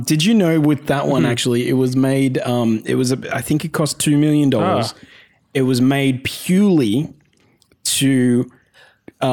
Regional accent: Australia; Because we're Australian, so that's what we're going for. Australia, mate.

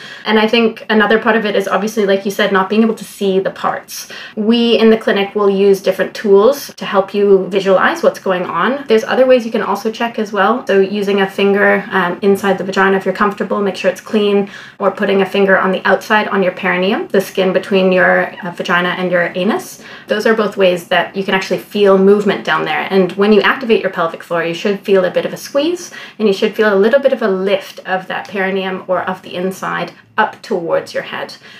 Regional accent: Vancouver, British Columbia, Canada; So I was born and raised in Vancouver.

